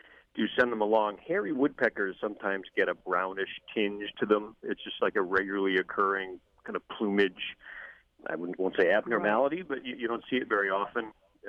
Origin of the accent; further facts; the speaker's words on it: Brockton, Massachusetts, United States; I do this Taunton Middleborough one, which is relatively close to where I grew up in Brockton.